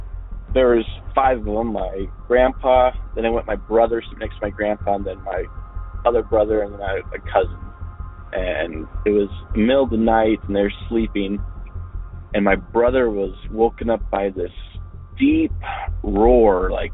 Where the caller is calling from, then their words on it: Salt Lake City, Utah, United States; Hello, I'm a caller from Salt Lake City, Utah, and I have a story.